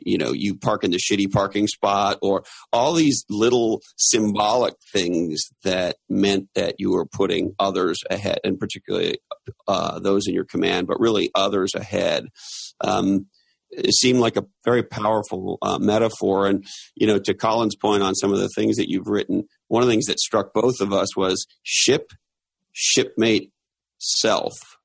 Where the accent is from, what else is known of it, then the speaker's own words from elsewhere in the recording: Montreal, Quebec, Canada; even though I grew up in Montreal, Canada, believe it or not